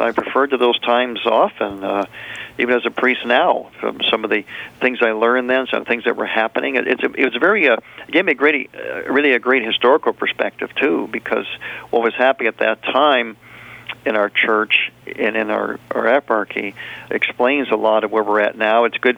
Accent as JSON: {"language": "English", "town": "Cleveland", "region": "Ohio", "country": "United States", "tie": "born or raised there", "said": "I grew up in Cleveland."}